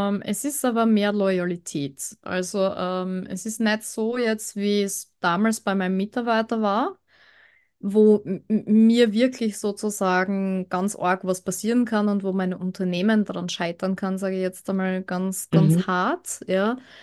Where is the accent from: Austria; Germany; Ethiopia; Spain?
Austria; wie es bei uns in Österreich ist.